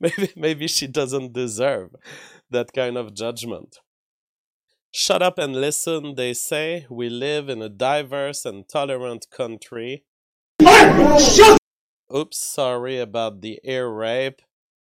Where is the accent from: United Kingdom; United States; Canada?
Canada; I work under … Those are my initials. I'm a Canadian citizen.